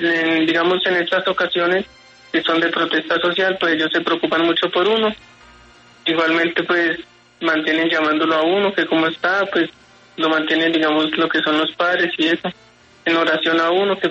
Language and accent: Spanish; Meta, Colombia; now in Bogotá, Colombia; Yo soy del Meta.